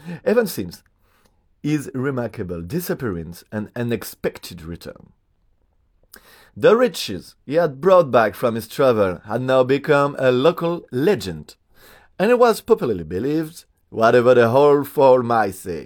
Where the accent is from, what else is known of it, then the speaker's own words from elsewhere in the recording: Paris, Île-de-France, France; accent: French; English is a second language; I'm an actor from Paris. I'm a voice actor too. I'm a little fluent in English, but surely I have a French accent.